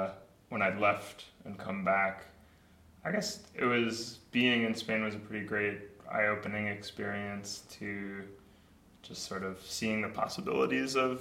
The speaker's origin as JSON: {"language": "English", "town": "Nassau", "region": "New York", "country": "United States", "tie": "born or raised there", "lives_now": "Hudson, United States", "said": "I live in Hudson, New York, and I'm from Nassau, New York."}